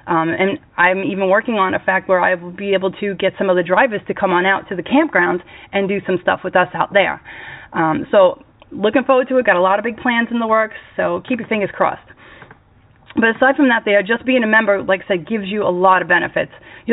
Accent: Brooklyn, New York, United States; now in North Carolina, United States; I mean, I'm from Brooklyn, New York. It's not exactly like we have campgrounds out there. You know what I mean? But before I moved to North Carolina, several years before I moved to North Carolina

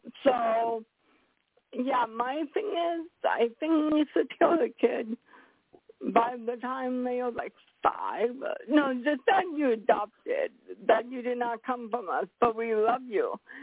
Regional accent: Seattle, Washington, United States; Okay, I'm from Seattle, so you can't understand why I'm saying what I'm saying

